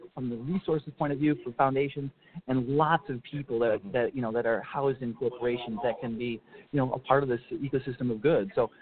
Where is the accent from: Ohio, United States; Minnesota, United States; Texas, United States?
Minnesota, United States; Twin Cities; So you see outfits like Pentair, you know, in my hometown of the Twin Cities, that builds water filtration systems.